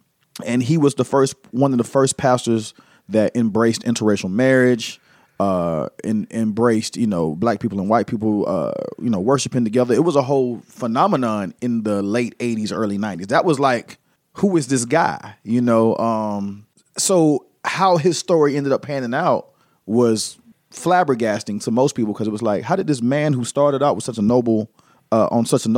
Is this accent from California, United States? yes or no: no; Atlanta, Georgia, United States; I grew up in Atlanta where I didn't really, the only reason I even knew white people lived in Atlanta is because of the church I went to.